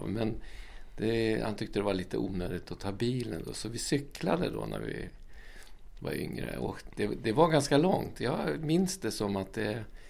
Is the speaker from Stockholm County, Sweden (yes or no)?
yes; Skuru, Stockholm County, Sweden; Ja, så där flyttade jag runt från Skure då där jag är född. Ut över Skurebron till andra sidan. Byggde radhus där. Och sen så flyttade tillbaka till Skure faktiskt och byggde hus på granntomten